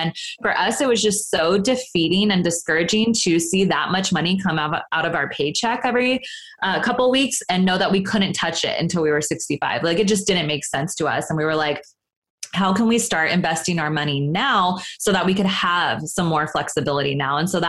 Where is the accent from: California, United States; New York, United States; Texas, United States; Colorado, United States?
California, United States; Sacramento; No, I'm from Northern California, up in Sacramento.